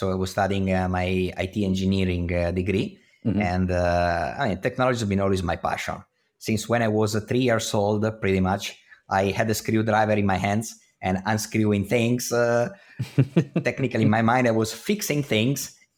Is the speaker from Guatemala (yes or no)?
no; Italy; English is a second language; So this was the first time that he was having a public event in my home country